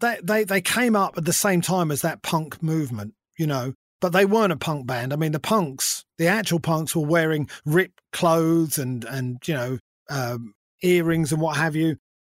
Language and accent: English; London, United Kingdom; I've always been a London boy. I grew up in London